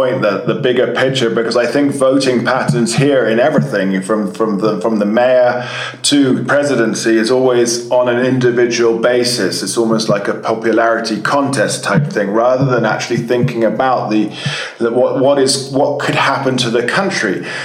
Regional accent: England, United Kingdom; But, you know, as an Englishman myself, it's like, well, hang on a second, what is needed?

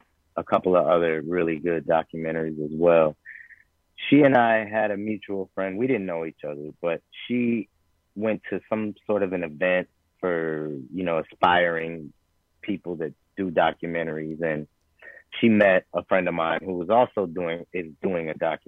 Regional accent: Los Angeles, California, United States; So I grew up on Wooster Street, and right on Proust was the gurdwara that Yogi Bhajan started.

